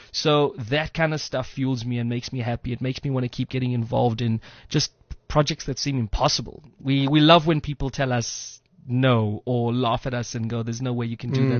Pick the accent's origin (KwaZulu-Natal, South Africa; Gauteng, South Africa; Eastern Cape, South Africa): Eastern Cape, South Africa; Mthatha; I come from Mthatha in the Eastern Cape